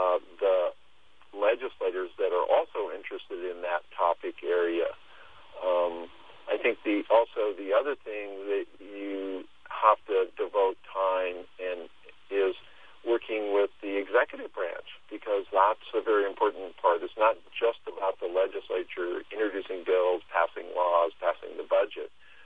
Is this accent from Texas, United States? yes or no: no; Juneau, Alaska, United States; to get a job in Juneau, my home state, because I was like, well, this is great, but Alaska is my home.